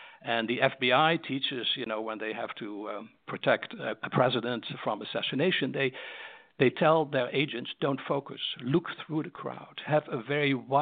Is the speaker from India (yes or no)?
no; Netherlands; English is a second language; moved away as an adult; now in United States; So I'm from the Netherlands, in case people wonder about my accent, and I came to this country, this great country, the United States, at age 20.